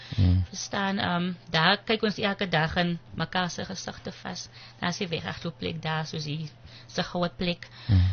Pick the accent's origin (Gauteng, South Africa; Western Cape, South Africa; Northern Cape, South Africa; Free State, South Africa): Western Cape, South Africa; Zoar; born there; Ek is gebore op Zoa, dis een baie klein plekkie.